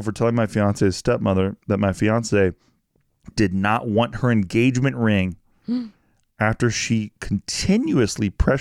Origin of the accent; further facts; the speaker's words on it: Poland; moved away; Both of us immigrated from Eastern Europe. I'm from Poland.